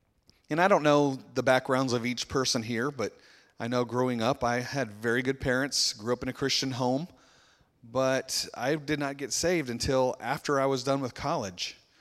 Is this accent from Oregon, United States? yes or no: no; Georgia, United States; also born or lived in Alabama, United States; that's kind of normal for the South where I grew up in Georgia and lower Alabama.